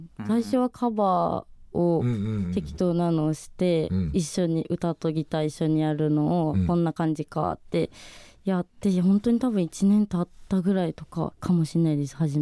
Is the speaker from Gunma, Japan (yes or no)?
yes; Annaka, Gunma, Japan; はい、そうです。